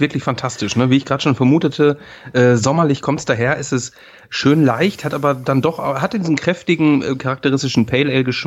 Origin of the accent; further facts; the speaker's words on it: Ennepetal, North Rhine-Westphalia, Germany; In Hagen auch, eine Stadt, die sehr nah meiner Heimatstadt liegt, in Ennepetal